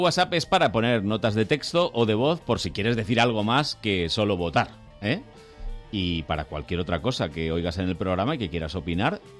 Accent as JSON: {"language": "Spanish", "town": "Málaga", "region": "Andalusia", "country": "Spain", "tie": "born or raised there", "said": "En cambio, en mi tierra, en Málaga, popular."}